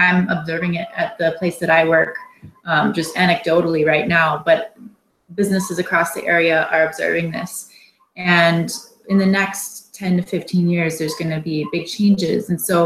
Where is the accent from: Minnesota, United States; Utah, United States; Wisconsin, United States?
Minnesota, United States; Side Lake; also born or lived in Duluth; now in Chisholm, United States; I live in Chisholm, Minnesota, and I work in Hibbing. I grew up in Side Lake, Minnesota, and then I left and lived in Duluth for 6 years and then returned to the Iron Range 4 years ago.